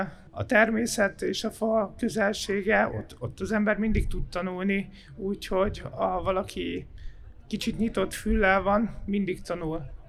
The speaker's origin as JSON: {"language": "Hungarian", "town": "Sopron", "region": "Győr-Moson-Sopron", "country": "Hungary", "tie": "born there", "said": "Sopronban születtem, soproni lakos is vagyok."}